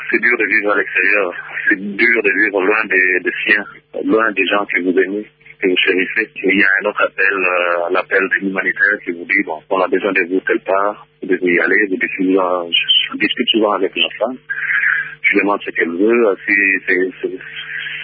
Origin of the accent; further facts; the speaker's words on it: DR Congo; je suis congolais, d'ailleurs.